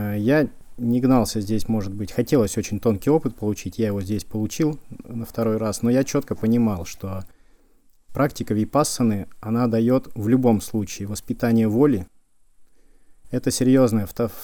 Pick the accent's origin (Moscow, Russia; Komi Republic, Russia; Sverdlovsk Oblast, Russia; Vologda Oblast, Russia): Vologda Oblast, Russia; Vologda; я из Вологды.